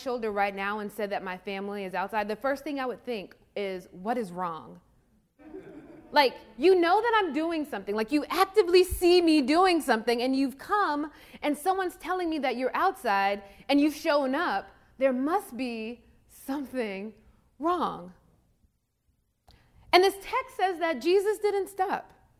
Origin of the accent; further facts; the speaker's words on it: Mississippi, United States; I'm from Mississippi, where knowing a family name tells you a lot about your people.